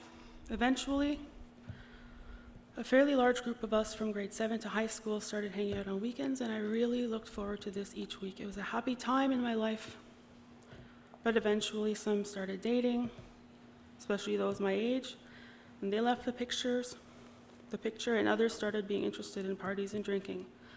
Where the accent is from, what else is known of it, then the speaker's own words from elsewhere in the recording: Leamington, Ontario, Canada; I was born in Leamington and mostly grew up here, except for a few short moves to Mexico, Manitoba, and even Kansas when I was very young, too young to remember.